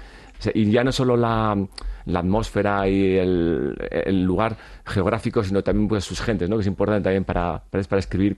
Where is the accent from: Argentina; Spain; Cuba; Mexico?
Spain; Bilbao, Basque Country; yo empecé a ir como un bilbaíno más, que subíamos a esquiar